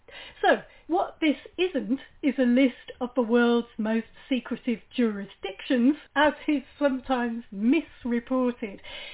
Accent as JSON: {"language": "English", "country": "United Kingdom", "said": "I'm ashamed as a British person to tell you that when you combine Britain with all its satellite havens around the world, it is still the world's worst offender."}